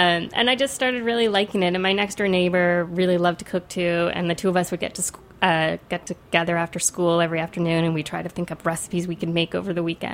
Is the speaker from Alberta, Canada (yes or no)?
no; Toronto, Ontario, Canada; also born or lived in Ottawa; I am from Canada. I was born in Ottawa, but I grew up in Toronto.